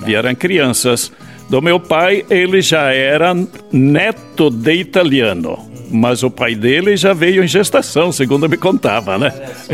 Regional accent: Aratiba, Rio Grande do Sul, Brazil; born there; Eu nasci em Aratiba, Rio Grande do Sul.

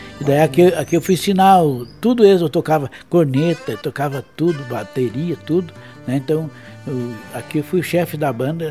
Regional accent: Herveiras, Rio Grande do Sul, Brazil; born there; Eu nasci no lugar que nós chamava, era Costa do Rio e Linha Forqueta. Então, era, naquele tempo, era distrito de Herveiro, o cartório era lá, mas era município de Santa Cruz. Agora, a cidade é de Herveiras.

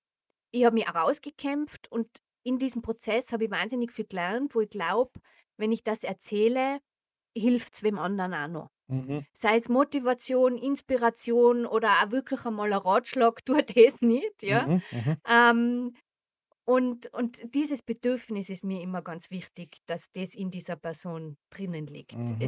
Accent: Austria; es ist schon so eine Grundhaltung da bei uns in Österreich

